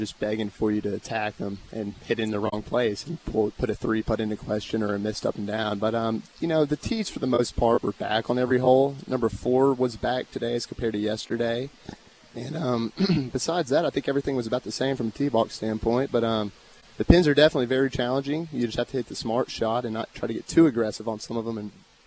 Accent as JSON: {"language": "English", "town": "Little Rock", "region": "Arkansas", "country": "United States", "tie": "born or raised there", "said": "Yeah, it was fun having, you know, a lot of people from my hometown here just being, from Little Rock."}